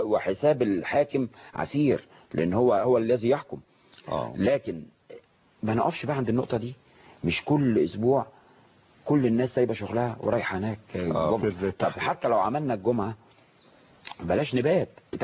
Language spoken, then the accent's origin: Arabic; Egypt; احساسنا احنا كمواطن مصري بحب مصر